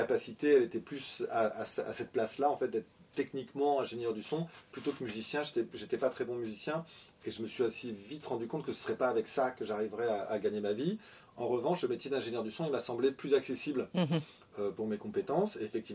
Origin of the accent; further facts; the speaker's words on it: Versailles, Île-de-France, France; now in Paris, France; moi, après mon bac, j'ai quitté Versailles, je suis allé m'installer à Paris.